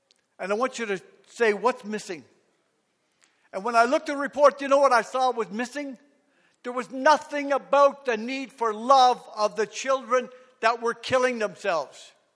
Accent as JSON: {"language": "English", "town": "Toronto", "region": "Ontario", "country": "Canada", "tie": "born or raised there", "also_born_or_lived": "east coast of Canada", "said": "And I am Mi'kmaq. I'm an Indigenous person from the east coast of Canada. But I grew up in Toronto."}